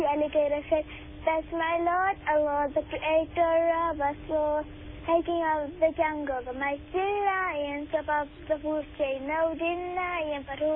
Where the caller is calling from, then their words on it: Germiston, Gauteng, South Africa; Germiston.